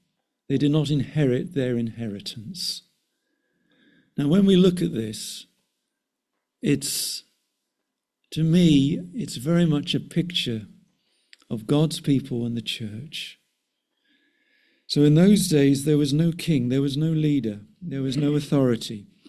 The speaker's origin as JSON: {"language": "English", "region": "North West England", "country": "United Kingdom", "said": "I come from the Wirral, just not far from North Wales."}